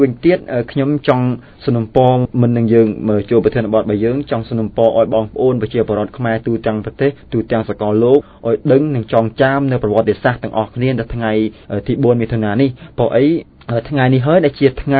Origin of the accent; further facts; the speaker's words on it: Mekong Delta, Vietnam; ខ្ញុំបាទជាកូនខ្មែរនៅកម្ពុជាក្រមហើយជាអ្នករងគ្រោះ